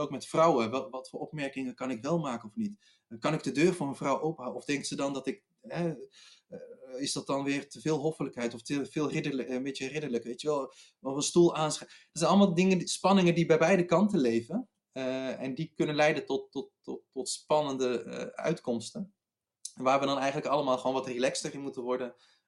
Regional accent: Netherlands; born there; Ik bedoel, ik ben hier geboren

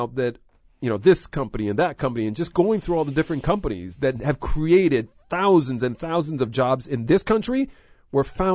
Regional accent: United States; I'm a man of the people, and I'm as American as anybody else.

